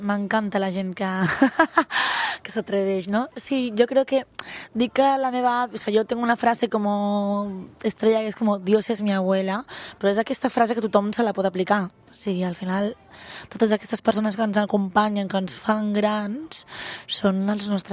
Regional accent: Catalonia, Spain; Jo sempre he dit que nosaltres hem menjat andalús i hem parlat andalús, o sigui, això ha passat, però clar, soc catalana

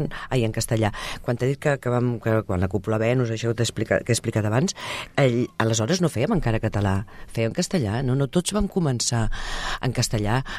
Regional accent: Tarragona, Catalonia, Spain; jo soc de Tarragona

